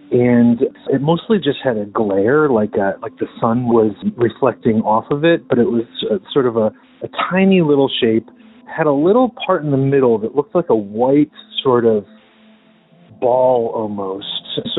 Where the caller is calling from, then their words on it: Medford, Massachusetts, United States; I'm calling from Medford, Massachusetts